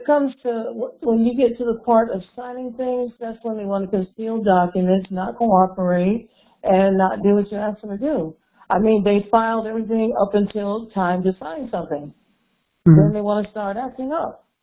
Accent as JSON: {"language": "English", "region": "Connecticut", "country": "United States", "said": "Well, I'm from Connecticut originally, because I know you talk about Connecticut. I've been there all my life since I was like 4 years old."}